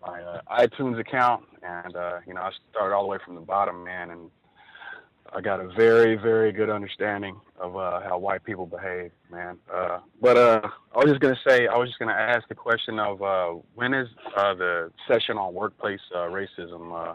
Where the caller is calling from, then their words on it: Connecticut, United States; I'm a caller from Connecticut. I'm a first-time caller, and I'm a long-time listener.